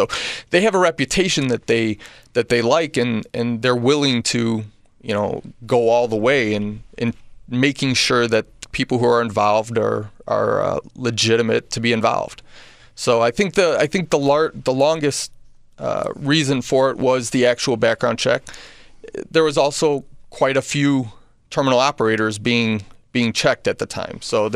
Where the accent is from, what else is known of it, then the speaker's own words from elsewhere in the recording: Lansing, Illinois, United States; I'm from Lansing, mm-hmm. and in Lansing, they were opted out originally and came back